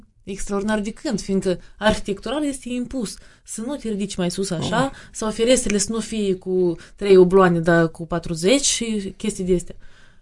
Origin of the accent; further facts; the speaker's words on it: Moldova; born there; M-am născut în Republica Moldova.